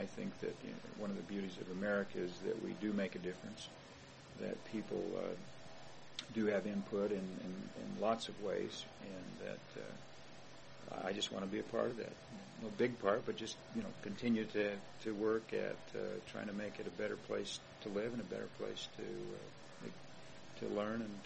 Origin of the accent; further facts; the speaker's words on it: Las Vegas, Nevada, United States; also born or lived in Utah, United States / Oregon, United States; Not really. I was born up there, but I grew up in Las Vegas.